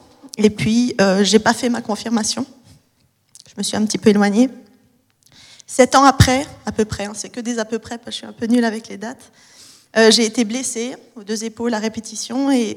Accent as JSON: {"language": "French", "town": "Vétroz", "region": "Valais", "country": "Switzerland", "tie": "born or raised there", "said": "j'ai 25 ans. Je suis valaisanne, j'ai vécu toute ma vie à Vétro. Et c'est dans l'église catholique de ce village que j'ai été baptisée."}